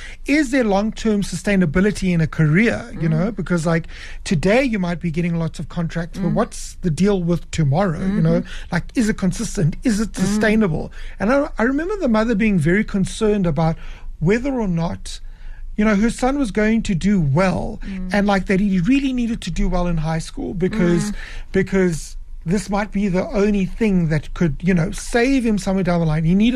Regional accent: South Africa; born there; I'm of Portuguese extraction, although I was born in South Africa

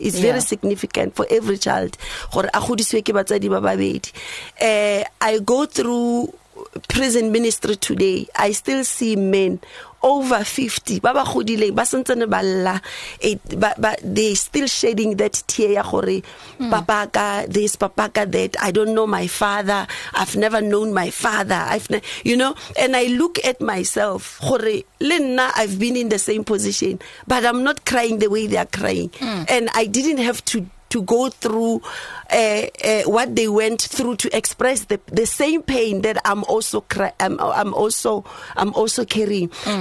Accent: Soweto, Gauteng, South Africa; born there; I was born in Soweto, and I was taken to my grandmother. Village.

